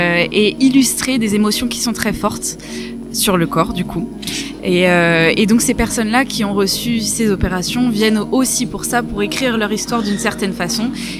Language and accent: French; Orléans, Centre-Val de Loire, France; Moi, j'ai grandi dans le Loiret